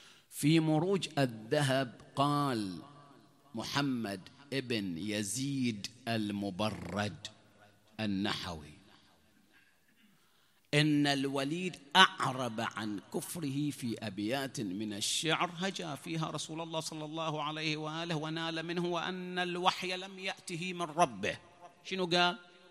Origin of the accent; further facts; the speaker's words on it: Bahrain; قال أنتم من أهل البحرين؟ قلنا أي. شلون عرفت؟ قال من هيئتكم ولهجتكم